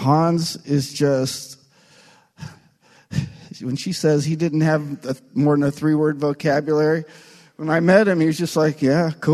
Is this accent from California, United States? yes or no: yes; Stockton, California, United States; she followed her, the father of Christina, down to my hometown, Stockton.